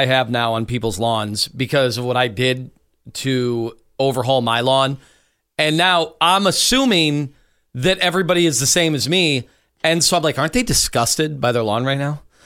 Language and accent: English; Chesterland, Ohio, United States; Bigger lots like I had when I grew up in Chesterland